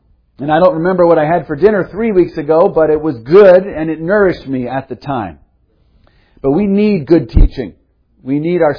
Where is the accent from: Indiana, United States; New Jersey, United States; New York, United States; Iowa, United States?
New Jersey, United States; I said mama like I was from the South, but I'm not from the South. I'm born and raised Garden State.